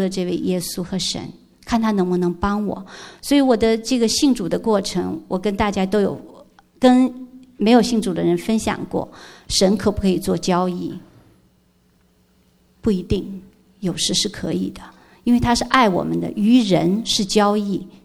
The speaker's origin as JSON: {"language": "Chinese", "country": "Japan", "said": "就是有地震的地方，因为我从日本来，可是神却把我们送来了这里。"}